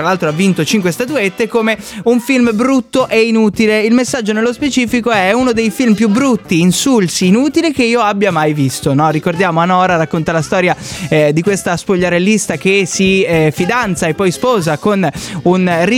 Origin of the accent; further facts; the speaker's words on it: Friuli-Venezia Giulia, Italy; Non siamo simpatici noi friulani.